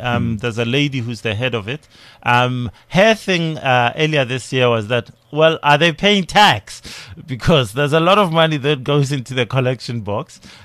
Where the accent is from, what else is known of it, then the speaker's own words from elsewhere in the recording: Limpopo, South Africa; I'm from Limpopo originally.